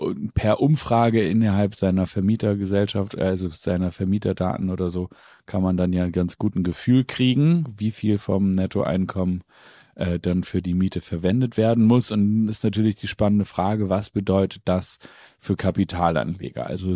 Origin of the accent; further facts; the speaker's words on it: Hamburg, Germany; Und ich habe natürlich als Hamburger da ein anderes Verhältnis zu gehabt